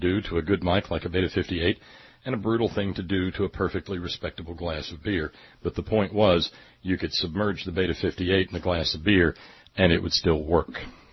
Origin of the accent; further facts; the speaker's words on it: West Virginia, United States; and Ferg, we're from West Virginia